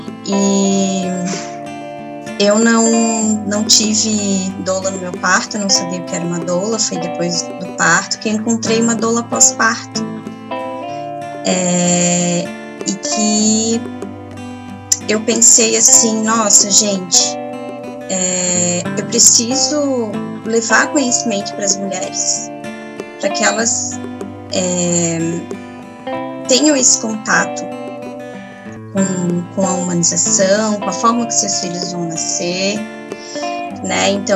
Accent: Palhoça, Santa Catarina, Brazil; eu sou aqui da Palhoça, da região de Grande Floripa

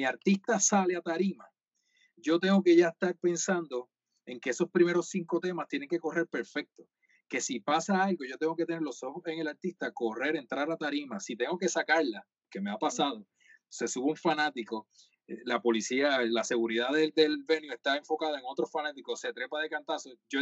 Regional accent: Cabo Rojo, Puerto Rico; Mis papás viven en Cabo Rojo todavía, en Joyuda. Así, mi abuela está viva, mi tío es de Combate, o sea, ese es mi pueblo.

